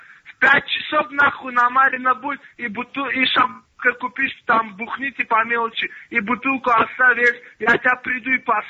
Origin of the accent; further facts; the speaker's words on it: Dagestan, Russia; Панаци, я панаци, аварец.